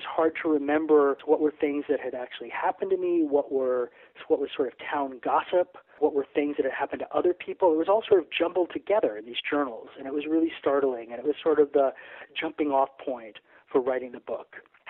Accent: New Jersey, United States; where I grew up in New Jersey part of the time, there was these stories of this amusement park that had been abandoned

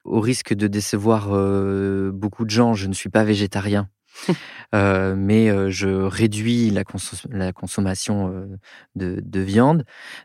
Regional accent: Bordeaux, Nouvelle-Aquitaine, France; Quand j'étais petit, mes parents avaient acheté une ferme dans l'Entre-deux-Mers en Gironde, puisque moi, je suis originaire de Bordeaux.

